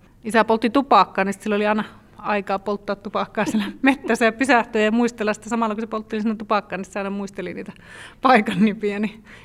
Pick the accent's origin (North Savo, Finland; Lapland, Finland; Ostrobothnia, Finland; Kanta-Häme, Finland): Lapland, Finland; Rovaniemi; also born or lived in Lemmenjoki; No me asuttiin silloin ihan pienenä, kun me asuttiin Lemmenjoella. Sitten me muutin äitin kanssa Rovaniemelle, kun se alkoi töihin.